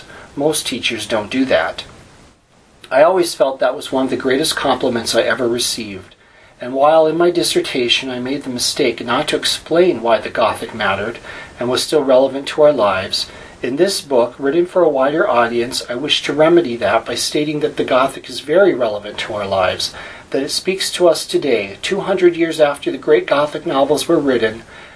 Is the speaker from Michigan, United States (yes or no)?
yes; Marquette, Michigan, United States; In the fall of 1995, I moved to Kalamazoo, Michigan, in the same state as my hometown of Marquette, but nearly 500 miles from home, in fact on a different peninsula.